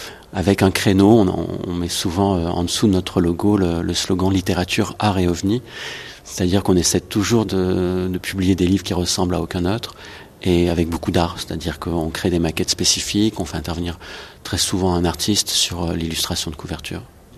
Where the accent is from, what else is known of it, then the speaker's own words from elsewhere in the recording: France; also born or lived in Tahiti / Morocco / Netherlands; je suis français sans l'être tout à fait. J'ai vécu à Tahiti, au Maroc, aux Pays-Bas. J'ai une mère italienne et un père presque belge.